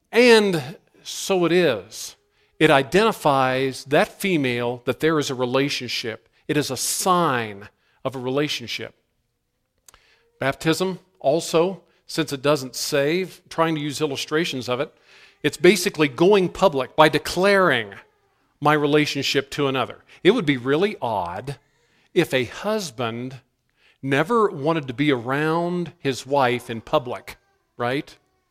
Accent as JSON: {"language": "English", "town": "Marietta", "region": "Ohio", "country": "United States", "tie": "born or raised there", "said": "The Blennerhassetts lived on an island about an hour from where I grew up in Ohio, right outside Marietta, Ohio."}